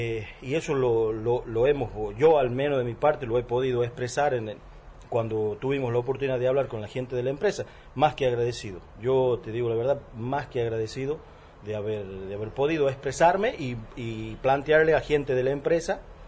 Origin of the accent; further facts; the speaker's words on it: La Rioja, Argentina; Yo soy jefe de una sucursal de correo de una localidad de la de la provincia de La Rioja, ¿no? Que queda distante 340 kilómetros de la capital de La Rioja. Un pueblo, 2.000 habitantes, de la metido ahí en la precordillera